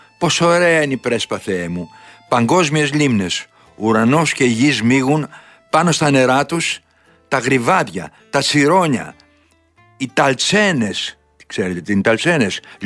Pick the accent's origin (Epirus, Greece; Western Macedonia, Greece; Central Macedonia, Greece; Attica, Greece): Western Macedonia, Greece; Florina; Θα διαφημίσω την πατρίδα μου.